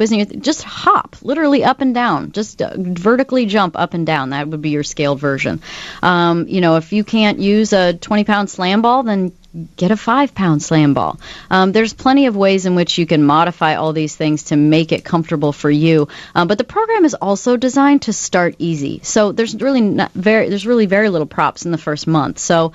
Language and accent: English; Roscoe, Illinois, United States; Okay. I grew up in Roscoe, Illinois, but I have a place downtown.